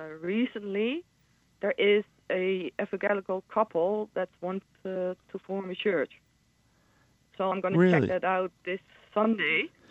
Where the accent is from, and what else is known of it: Netherlands; now in Spain